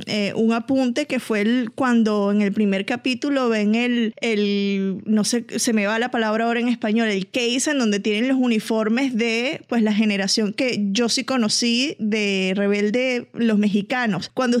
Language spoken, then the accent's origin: Spanish; Venezuela; porque además nuestros acentos, tú eres colombiana, yo soy venezolana.